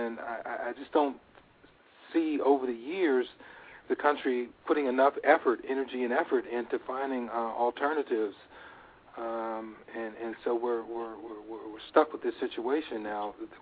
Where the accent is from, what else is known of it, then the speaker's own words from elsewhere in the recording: Pennsylvania, United States; I came from Western Pennsylvania, and, you know, we had strip mining.